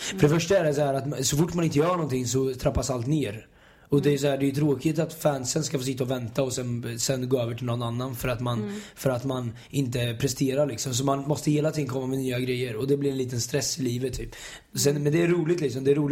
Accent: Östergötland, Sweden; accent: Östergötland; Alltså, min dialekt sitter så djupt. Alltså, östgötska är svårt att ta bort.

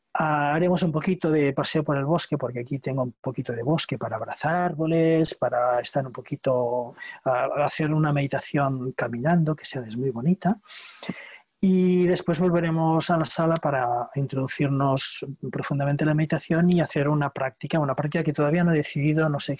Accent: Barcelona, Catalonia, Spain; está en catalán, soy de Barcelona, de Cataluña

